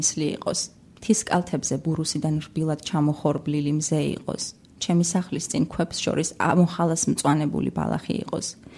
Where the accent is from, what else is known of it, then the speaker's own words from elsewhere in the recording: Mtskheta-Mtianeti, Georgia; გავიზარდე ხევსურეთში და იქ ესეთი გარემოა, რომ იქ ყველაფერი თანამედროვეა